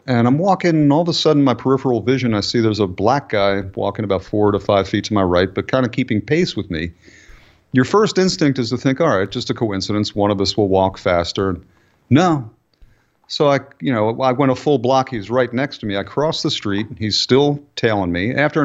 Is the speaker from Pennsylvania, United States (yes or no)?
yes; Philadelphia, Pennsylvania, United States; Oh, there's my hometown. There's Philadelphia. That's Kensington.